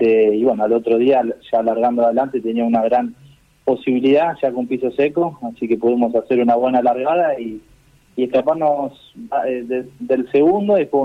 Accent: Argentina; creo que también soy el primer argentino en ganar en la categoría

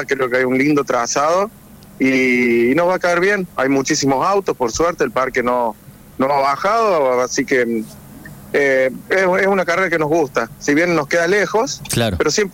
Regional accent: Alta Gracia, Córdoba, Argentina; Yo soy de Altagracia, ¿no?

